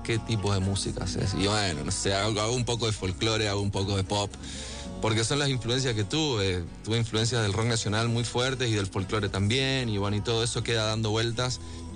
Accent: Resistencia, Chaco, Argentina; yo soy de Resistencia

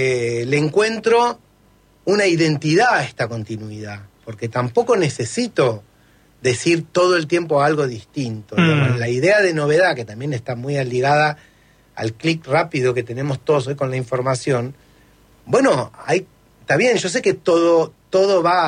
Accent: Argentina; yo soy argentino, yo no me siento que Argentina es una mierda

